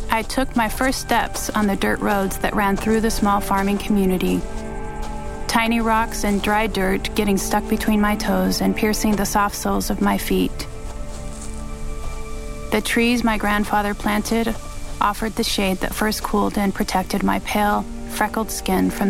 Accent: Colonia LeBaron, Chihuahua, Mexico; I grew up in Colonia LeBaron, a small town in the Mexican countryside, 200 miles south of El Paso, Texas.

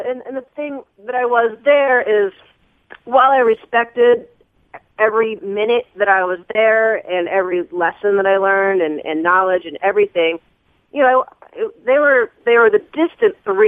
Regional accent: the South, United States; but I'm a girl from the South.

